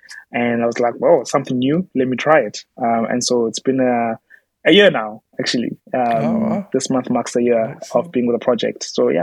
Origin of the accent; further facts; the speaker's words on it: South Africa; So I'm from South Africa.